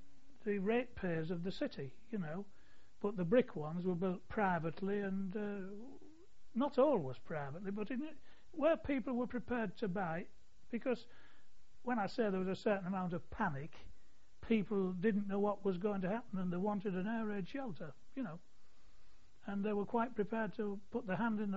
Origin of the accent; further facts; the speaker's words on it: Hull, Yorkshire and the Humber, United Kingdom; The whole of my informative life was in Hull.